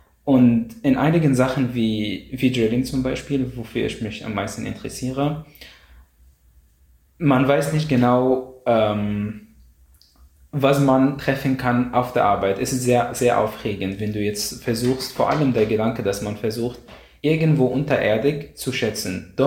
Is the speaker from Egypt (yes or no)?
yes; Egypt; German is a second language; moved away as an adult; now in Austria; ich komme aus Ägypten.